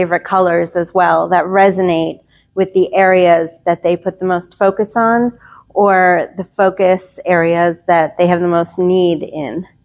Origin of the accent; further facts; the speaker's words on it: New York, United States; I'm from New York, a hypnotherapist here.